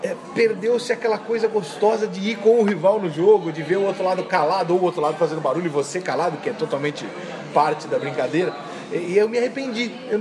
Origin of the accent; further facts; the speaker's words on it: São Paulo, Brazil; eu sou de São Paulo e eu tenho um carinho enorme pelo fato de no Rio ainda ser o clássico meio a meio, porque São Paulo não é mais.